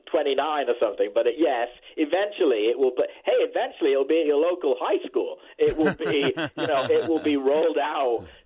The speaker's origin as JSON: {"language": "English", "region": "England", "country": "United Kingdom", "tie": "born or raised there", "said": "I grew up in England, and when I was a kid, I remember opening the paper"}